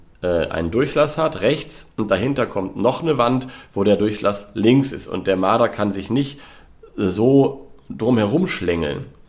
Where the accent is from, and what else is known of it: Lower Saxony, Germany; born there